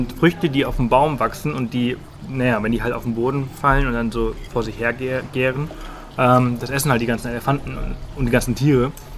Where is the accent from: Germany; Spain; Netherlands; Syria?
Spain; German is a second language; Ich meine, ich komme ja auch aus Spanien.